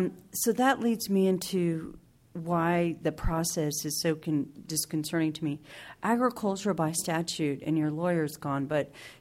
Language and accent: English; Watsonville, California, United States; I live in Watsonville, the city proper. Thank you for being in my hometown.